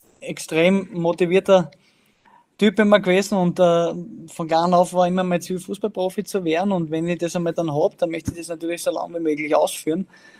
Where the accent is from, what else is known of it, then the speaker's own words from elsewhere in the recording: Styria, Austria; Auch bei uns in der Steiermark